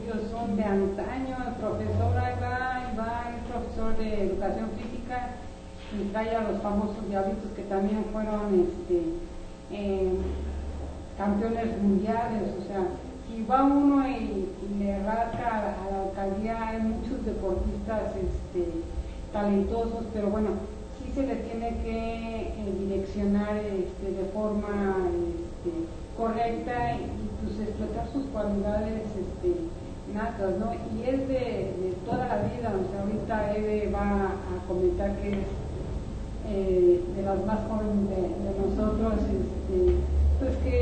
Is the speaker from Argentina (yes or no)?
no; Mexico; tenemos como mexicanos algunos valores que salen naturales, que son natos